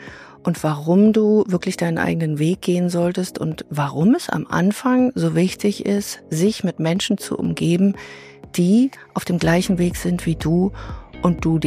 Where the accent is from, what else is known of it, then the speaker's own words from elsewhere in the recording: Berlin, Germany; Ich bin nämlich aus Berlin.